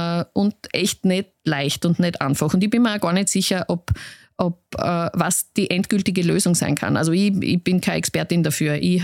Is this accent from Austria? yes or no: yes; Graz, Styria, Austria; Ich bin aus Graz, ich wohne in der Nähe vom Lendplatz.